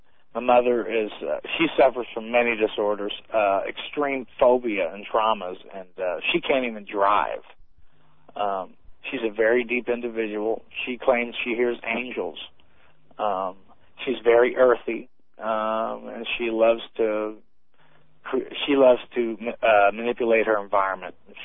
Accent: Charlestown, Indiana, United States; Now, I grew up in a town called Charlestown, Indiana

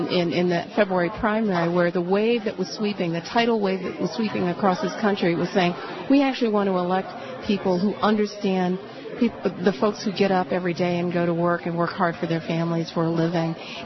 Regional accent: United States; And I believe that as an American, we are so much better than the muck.

